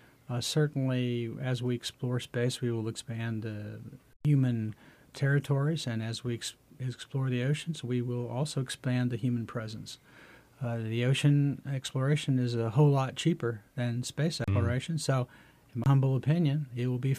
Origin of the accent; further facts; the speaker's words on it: Oklahoma, United States; the neat thing about growing up in Oklahoma, and I'm a Native American by heritage, is that living on the plains there, we have wonderful teachers there